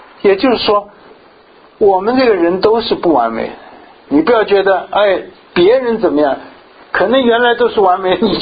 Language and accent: Chinese; Sichuan, China; 我记得小时候啊，那时候很小的时候在四川